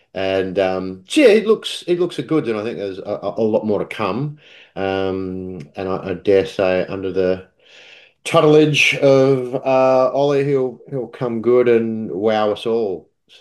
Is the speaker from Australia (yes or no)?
yes; Australia; which as a an Aussie growing up, it's just you do that shit in the off season.